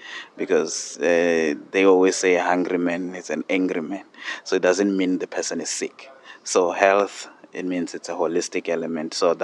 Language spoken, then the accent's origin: English; South Africa; now in Canada; But in essence, I am from South Africa